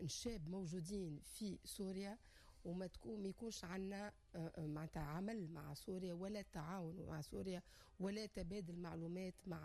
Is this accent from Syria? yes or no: no; Tunisia; احنا كدولة تونسية